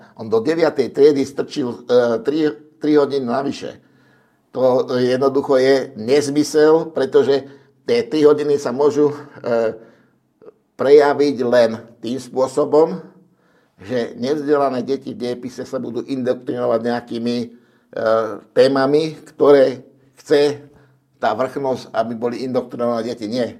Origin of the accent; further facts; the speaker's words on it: Záhorie, Slovakia; Viete, u nás na Zahorí majú jednu takú riekanku